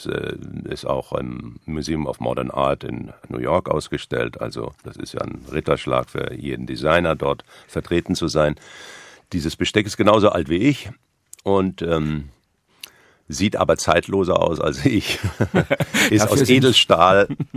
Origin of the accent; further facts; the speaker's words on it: Kassel, Hesse, Germany; also born or lived in Hanau; Aber es war in Kassel, wo ich meine frühen Jahre verbracht habe.